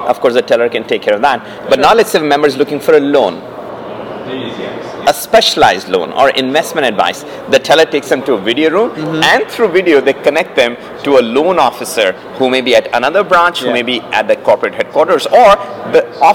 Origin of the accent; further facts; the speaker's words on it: India; Yeah, so I grew up in India and I went to a British school.